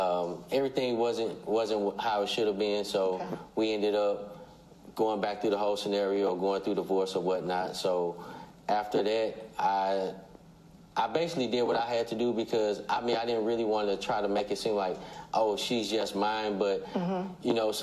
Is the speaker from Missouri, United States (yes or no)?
yes; St. Louis, Missouri, United States; St. Louis, originally from St. Louis.